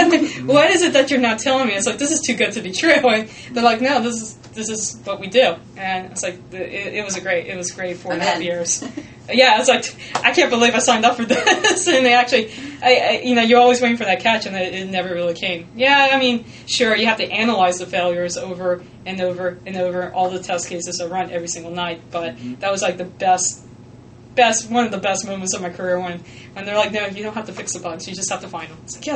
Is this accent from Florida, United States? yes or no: no; Waveland, Mississippi, United States; So my hometown is Waveland. But a local will pronounce it, and this is where the accent